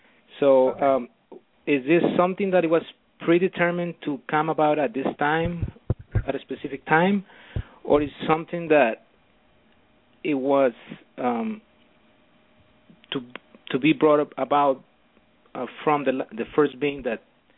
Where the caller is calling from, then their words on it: Los Angeles, California, United States; I'm calling from Los Angeles.